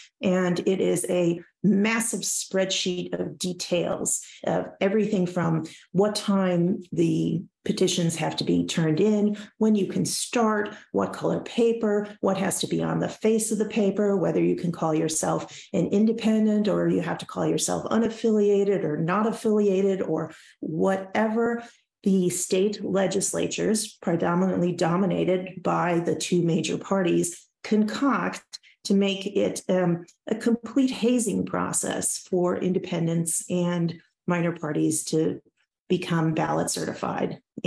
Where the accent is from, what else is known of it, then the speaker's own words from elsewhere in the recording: Illinois, United States; I then started a nonprofit organization in Chicagoland, out in where I grew up in DuPage County.